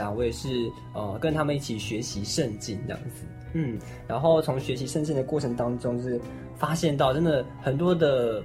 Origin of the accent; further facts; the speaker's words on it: Taichung, Taiwan; now in Taipei, Taiwan; 我是台中人。